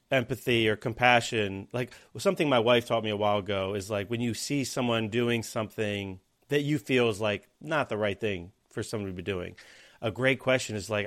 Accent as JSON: {"language": "English", "country": "United States", "said": "I mean, as an American, it's like, yeah, that's what you want your Marines to be able to do."}